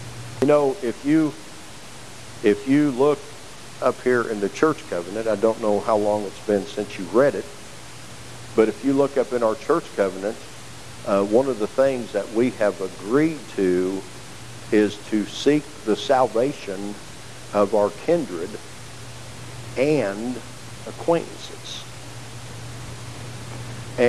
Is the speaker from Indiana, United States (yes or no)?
yes; Indianapolis, Indiana, United States; I grew up in Indianapolis. Everybody knows that. I grew up among missionary Baptist churches up there that were started by people that came from the South.